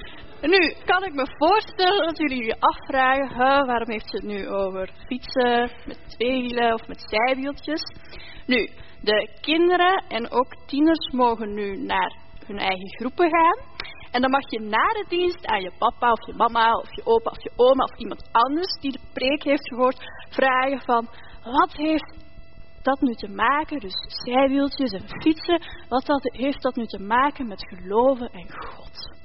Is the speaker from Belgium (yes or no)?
yes; Belgium; Misschien herkennen jullie aan de kledingstijl dat ik ben opgegroeid in de jaren 90. Belgische nummerplaat, opgegroeid in België.